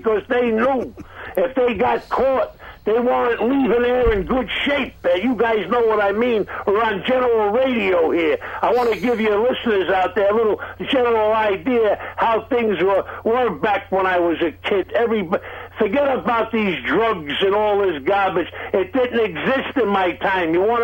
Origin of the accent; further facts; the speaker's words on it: United States; I don't want to kill nobody in this country. I'm an American, believe me.